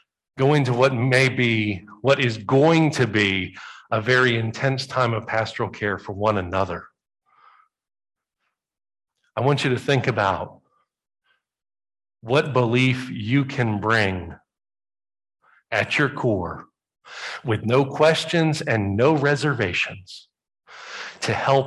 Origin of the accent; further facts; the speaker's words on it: Bible Belt, United States; Growing up in the Bible Belt, there were certain challenges that you had to do things a certain way if it was going to work.